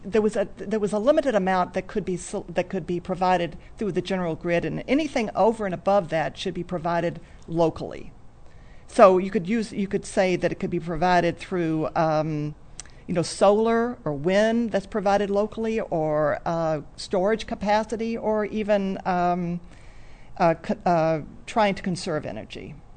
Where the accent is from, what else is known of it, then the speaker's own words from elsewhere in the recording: Plymouth, United States; I'm from Plymouth.